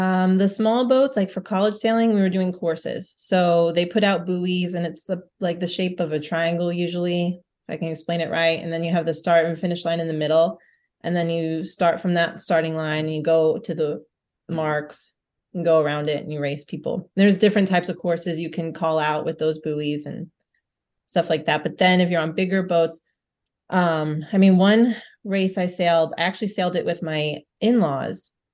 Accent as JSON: {"language": "English", "region": "Northeast", "country": "United States", "tie": "born or raised there", "said": "Like growing up in the Northeast, it didn't matter what the weather was."}